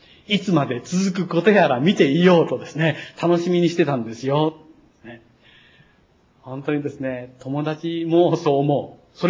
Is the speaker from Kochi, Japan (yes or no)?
yes; Kochi, Japan; born there; also born or lived in Takamatsu; 私が四国の高知の生まれで、そして高松にずっといたということを聞くと